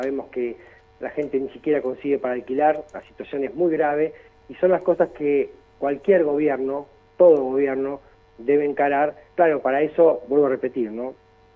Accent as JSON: {"language": "Spanish", "town": "Bariloche", "region": "Río Negro", "country": "Argentina", "said": "en nuestros barrios en Bariloche, yo soy de Bariloche"}